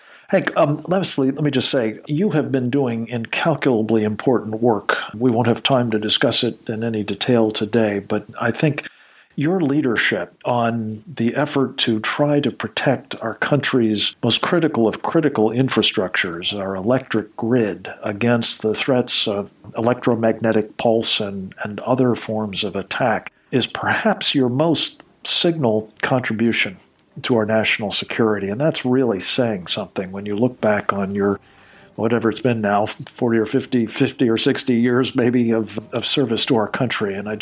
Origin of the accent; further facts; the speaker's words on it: Ireland; We're Irish, after all.